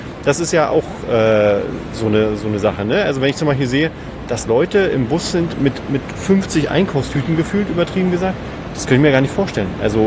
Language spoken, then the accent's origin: German; Berlin, Germany; Weil wir halt wir sind alle drei in der Stadt groß geworden, ne?